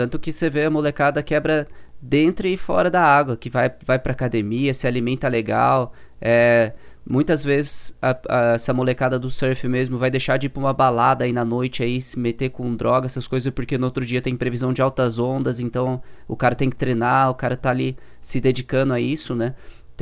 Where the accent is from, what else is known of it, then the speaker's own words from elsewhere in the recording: Pindamonhangaba, São Paulo, Brazil; born there; moved away; also born or lived in Ubatuba; eu sou nascido em Pindamonhangaba, que é interior do estado de São Paulo ali, uma cidade pequena.